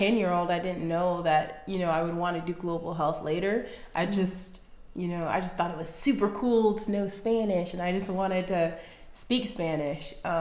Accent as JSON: {"language": "English", "country": "Nigeria", "said": "We're like, no, I'm Nigerian."}